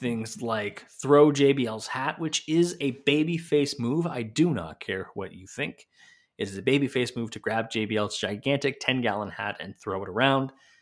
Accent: Canada; I know I'm Canadian

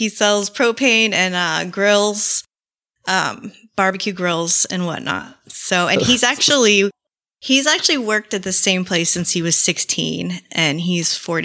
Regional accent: Florida, United States; Florida native.

